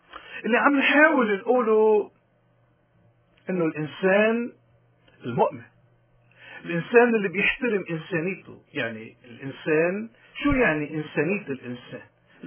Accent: Lebanon; ما فينا كلبنانيين نشوف الغلط ونسكت عنه

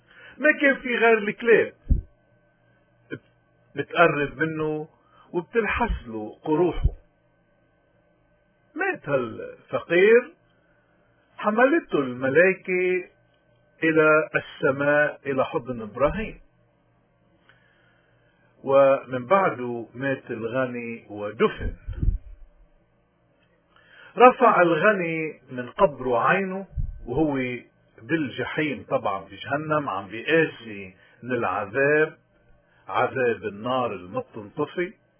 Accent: Lebanon; قديش نحن اليوم كلبنانيين وقديش رجال الدين عنا من دون استثناء

